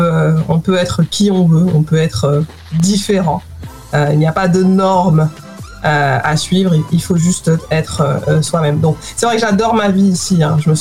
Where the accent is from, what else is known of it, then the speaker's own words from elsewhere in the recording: France; now in United Kingdom; c'est vrai que j'ai grandi en France aussi, une partie de ma vie. Et aujourd'hui, je vis au Royaume-Uni depuis plus d'une décennie.